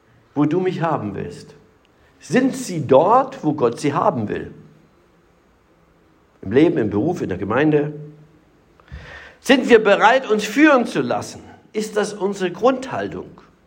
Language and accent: German; Germany; Ich bin in der DDR aufgewachsen, in der DDR-Diktatur, habe ich auch Theologie studiert.